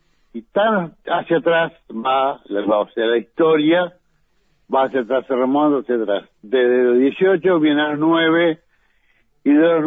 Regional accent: Mercedes, Soriano, Uruguay; now in Villa Soriano, Uruguay; Sí, soy de Mercedes. Hace 15 años, va a ser en diciembre, que estoy viviendo acá.

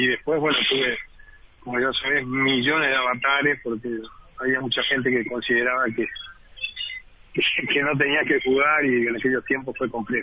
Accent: Río Negro, Uruguay; soy oriundo de Río Negro.

